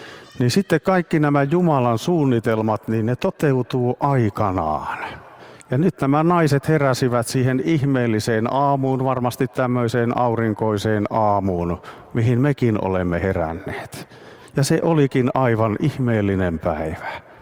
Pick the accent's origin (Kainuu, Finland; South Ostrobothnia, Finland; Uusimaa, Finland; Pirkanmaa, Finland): South Ostrobothnia, Finland; Nurmo; Nurmon kirkossa, missä olen sieltä Seinäjoelta kotoisin